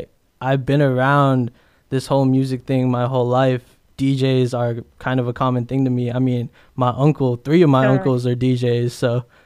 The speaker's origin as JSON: {"language": "English", "country": "Philippines", "said": "I'm Filipino myself, and it's really crazy to think about how, I don't know about you, but growing up, music has always been a big influence around me."}